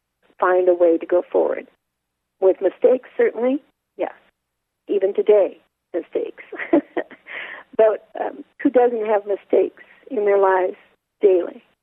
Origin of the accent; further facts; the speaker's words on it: California, United States; I grew up in California, and I needed to be near family.